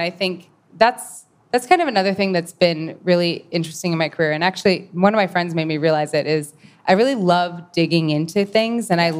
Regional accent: New York, United States; So I grew up on Long Island.

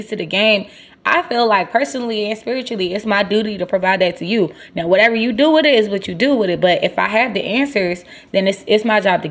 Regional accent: Philadelphia, Pennsylvania, United States; I grew up in West Philly on a nice little block called Pemberton Street.

